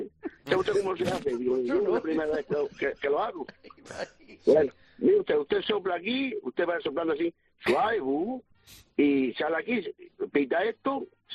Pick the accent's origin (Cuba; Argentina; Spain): Spain; Extremadura; Yo soy de Miada, un pueblo de aquí, de Cáceres, y yo tenía novia que es mi mujer, en Don Benito.